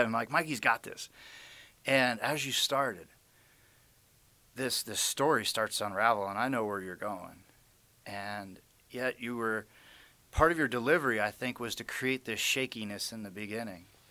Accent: Las Vegas, Nevada, United States; I love going to the live games at the T-Mobile Arena and feeling the energy from my hometown people.

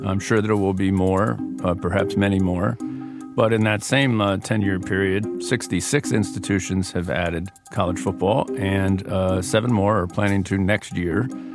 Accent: Connecticut, United States; I am from Northern Connecticut, so maybe I'm just a little more versed in what's going on around in the Worcester area.

